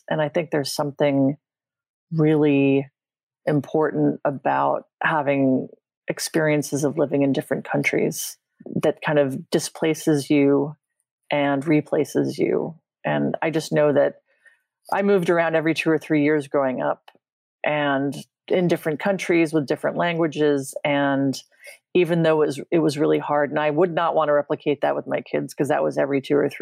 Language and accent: English; London, United Kingdom; born there; I was born in London, and we lived in London twice when I was growing up.